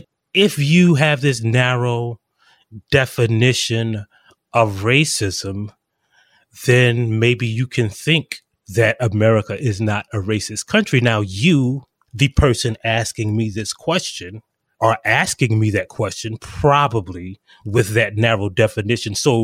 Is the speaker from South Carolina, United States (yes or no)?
yes; South Carolina, United States; I am actually from South Carolina.